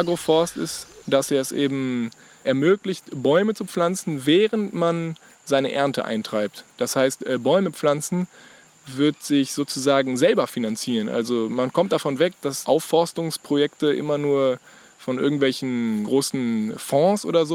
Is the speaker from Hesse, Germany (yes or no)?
no; Cologne, North Rhine-Westphalia, Germany; moved away as an adult; now in Brazil; ich komme ursprünglich aus Köln, lebe aber seit einigen Jahren in Brasilien, bin halber Brasilianer, halber Deutscher